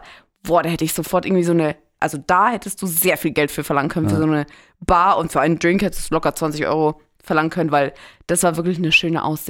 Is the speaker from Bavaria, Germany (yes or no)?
yes; Munich, Bavaria, Germany; Ich so, naja, München, Deutschland.